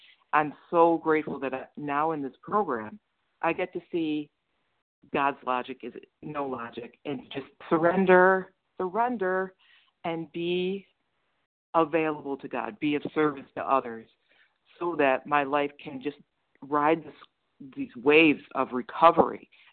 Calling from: New Jersey, United States; I'm calling from New Jersey.

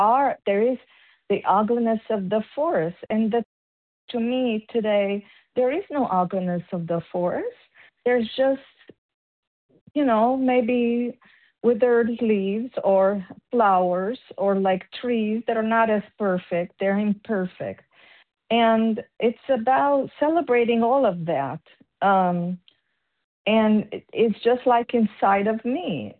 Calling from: South Carolina, United States; Good morning. I'm calling from South Carolina … recovered for today.

